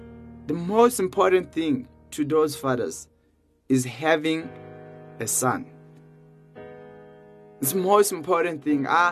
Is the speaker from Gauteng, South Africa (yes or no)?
no; Eastern Cape, South Africa; You know, I grew up in Eastern Cape, and maybe you don't know, you have never heard, you just know Eastern, and you know the term Cape, but you don't have any idea about Eastern Cape.